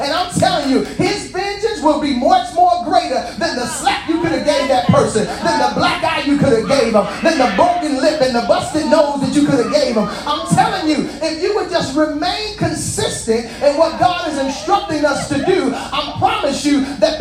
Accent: Inglewood, California, United States; I grew up in Inglewood.

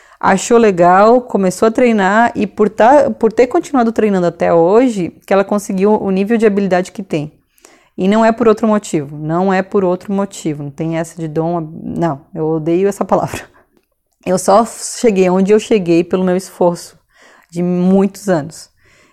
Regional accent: Florianópolis, Santa Catarina, Brazil; Porque eu sou de Florianópolis, então tem esse sotaque engraçado.

